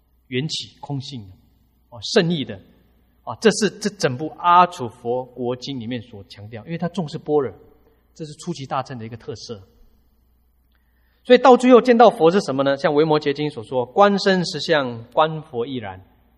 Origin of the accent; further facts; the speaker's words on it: China; 那站在我们中国人，可能我们画的那个西方极乐世界就不一样了。